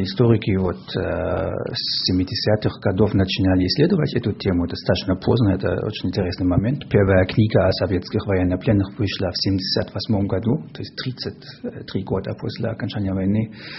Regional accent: Weimar, Thuringia, Germany; Russian is a second language; now in Cologne, Germany; Я из Кёльна, но родом из ГДР, то есть из Веймара.

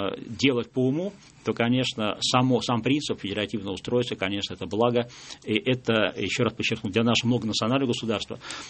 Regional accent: Saint Petersburg, Russia; мой родной город одно время называли бандитский Петербург.

